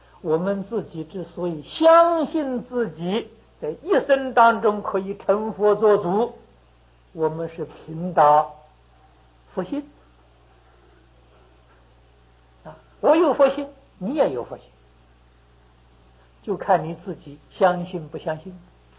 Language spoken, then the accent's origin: Chinese; China; 唯有我们中国人很谦虚